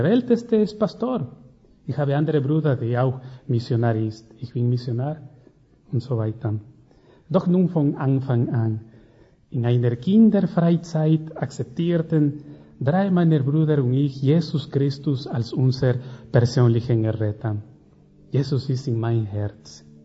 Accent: Ecuador; German is a second language; now in Germany; Ich komme aus Ecuador. Ich bin in Ecuador geboren und aufgewachsen.

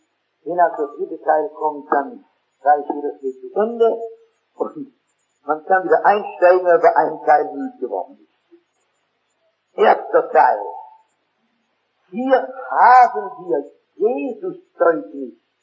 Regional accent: Northern Germany, Germany; Bei uns in Norddeutschland gibt es keine Altierdichter, nicht wahr?

